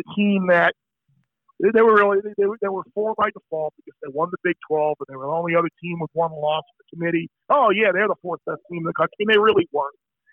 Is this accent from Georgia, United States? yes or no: no; New York, United States; Growing up on Long Island, I can remember going to Belmont with my dad